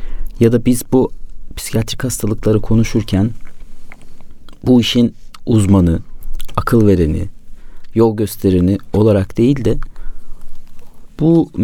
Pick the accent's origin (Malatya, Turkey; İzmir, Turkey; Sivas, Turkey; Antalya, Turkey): Sivas, Turkey; Şarkışla; Eyvallah, Şarkışlılıyım ben de.